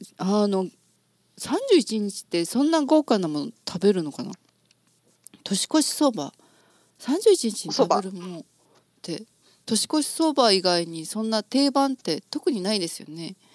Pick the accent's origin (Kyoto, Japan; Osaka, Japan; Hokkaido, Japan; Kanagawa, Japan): Kyoto, Japan; 京都の私の実家からちょっとメールを送ってもらって、